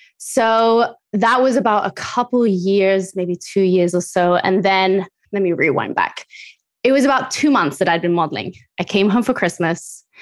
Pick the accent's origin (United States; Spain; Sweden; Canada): Spain; We grew up in Spain, so ingredients are pretty clean. It's a very different eating culture over there.